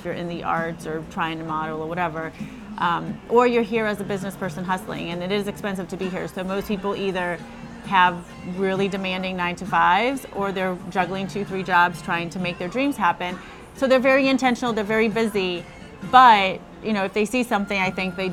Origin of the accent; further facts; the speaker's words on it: Massachusetts, United States; I grew up in Massachusetts, so, you know, Mass holds for Boston and all of that.